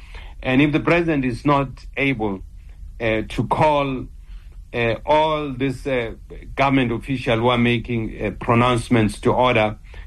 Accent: South Africa; as South African, all of us have a problem with the pronouncement by the administration in Washington.

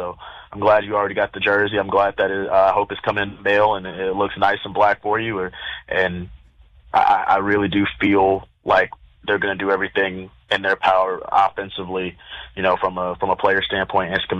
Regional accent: Birmingham, Alabama, United States; I am actually from Birmingham, Alabama, which is about 20 minutes away from Bessemer, which Bo Jackson hails from.

